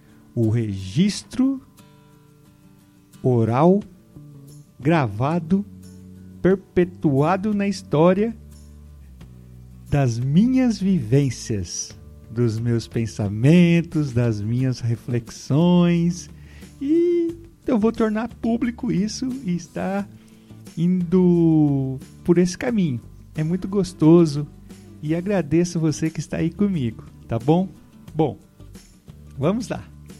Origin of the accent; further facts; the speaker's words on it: Pompeia, São Paulo, Brazil; moved away as an adult; porque eu morei nela, nasci em Pompeia e vivi até meus 18 anos lá